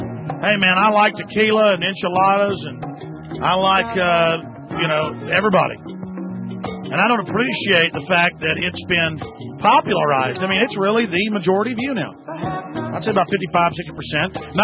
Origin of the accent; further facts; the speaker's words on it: Dallas, Texas, United States; I grew up in Dallas where a couple times three or four black guys would come up and say, we're going to beat you up, honky.